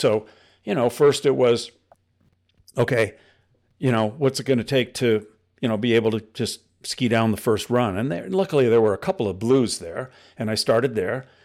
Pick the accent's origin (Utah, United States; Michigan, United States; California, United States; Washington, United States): Michigan, United States; Detroit; I grew up in the Detroit area, so, you know, cold winters, and we skated.